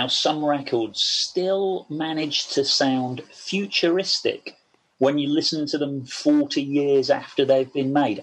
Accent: Portishead, South West England, United Kingdom; So growing up in Portishead, we were... yeah, kind of maybe a half hour drive or so outside of Bristol.

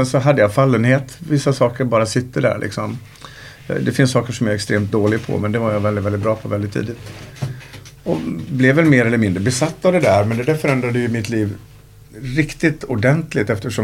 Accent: Falun, Dalarna County, Sweden; accent: Dala dialect; Jag är uppväxt i Falun av föräldrar från Mora. Övre medelklass, förort, villa förort i Falun.

